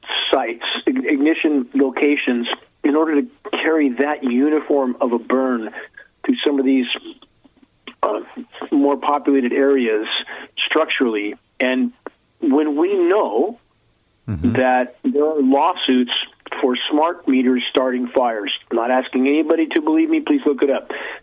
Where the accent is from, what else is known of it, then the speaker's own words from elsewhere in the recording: California, United States; I grew up in the Santa Ana Winds as well. I grew up at the very base of the Cajon Pass, and that's where they really funnel through.